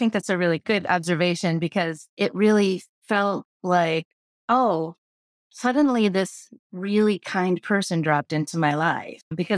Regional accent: Midwest, United States; also born or lived in Boston; I mean, I'm from the Midwest, so I'm not naturally suspicious and most gentle souls aren't naturally suspicious. But, you know, a few years in Boston was kind of like, what is this person talking to me?

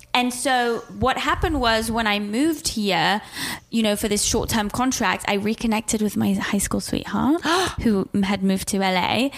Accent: Switzerland; So I grew up in Switzerland

